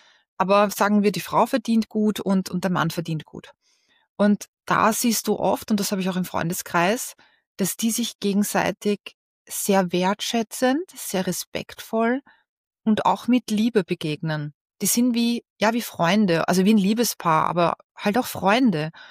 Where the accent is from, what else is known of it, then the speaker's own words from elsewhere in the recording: Austria; Bei uns in Österreich sagen wir, wer das Geld hat, schafft an.